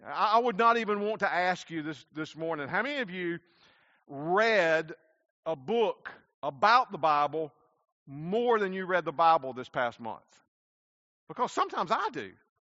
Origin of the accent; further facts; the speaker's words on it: South Carolina, United States; She was born in Georgia. I was born in South Carolina, and we basically lived in South Carolina, and we were moving to Georgia to a church.